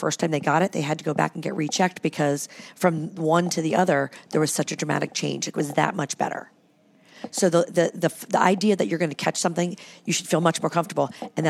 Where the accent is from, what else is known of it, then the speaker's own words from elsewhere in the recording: Canton, Ohio, United States; I grew up in Canton, Ohio.